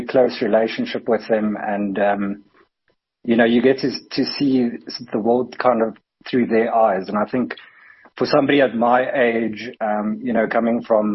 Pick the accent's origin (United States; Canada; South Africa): South Africa; Cape Town, Western Cape; Look, so I grew up in Cape Town.